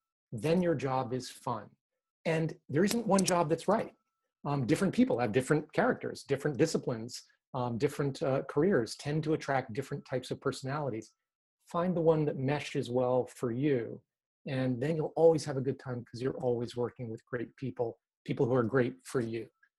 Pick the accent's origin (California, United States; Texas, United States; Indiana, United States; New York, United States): New York, United States; I grew up in New York and in New York State. Grew up in the suburbs of New York City